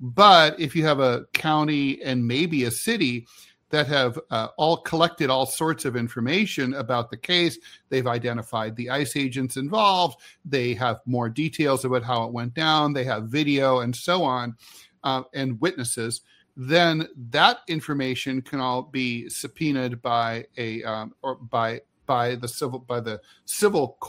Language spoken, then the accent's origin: English; Dayton, Ohio, United States; I mean, there was a case in my hometown in Dayton where a dude was sitting at home.